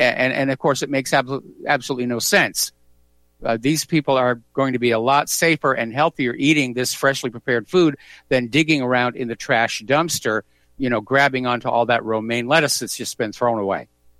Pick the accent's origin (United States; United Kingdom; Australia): United States; New England; also born or lived in Washington State; Now, back when Clara and I lived in Washington State, it was a lot like growing up in New England.